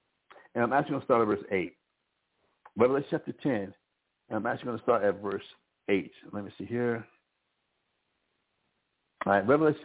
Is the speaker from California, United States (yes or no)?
no; Albuquerque, New Mexico, United States; I remember my father in the house we grew up in Albuquerque.